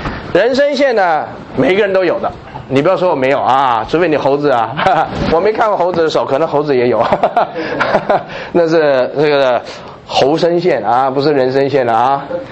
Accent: China; 我们中国人说，这个整个宇宙的开始就是气的开始啊。

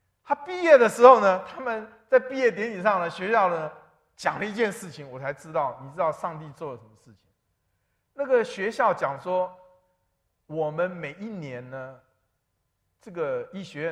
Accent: Taiwan; 我父亲是国民党军官，在台湾娶了我母亲是澎湖人，我父亲是湖南人。我从小就住在眷村里面

